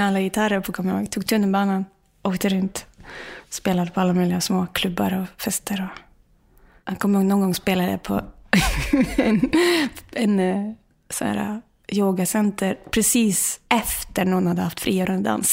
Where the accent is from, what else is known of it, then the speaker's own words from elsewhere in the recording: Molde, Møre og Romsdal, Norway; accent: Molde dialect; Swedish is a second language; Jag snackar ju en dialekt som är sån som det här, och folk kan bli lite skuffa när jag börjar snacka norsk